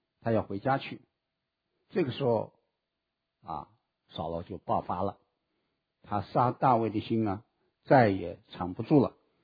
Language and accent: Chinese; China; 我们中国人说是为了讲义气哈，为了兄弟啊，两肋插刀